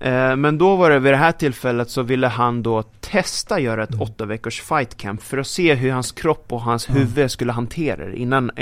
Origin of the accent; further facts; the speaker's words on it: Sweden; Så där kommer jag, pojken från Sverige liksom, som ingen där känner på hans gym i Montreal.